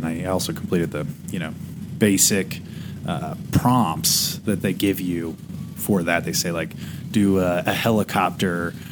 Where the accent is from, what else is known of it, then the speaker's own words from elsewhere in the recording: California, United States; also born or lived in Ohio / Lexington; So I'm originally from California.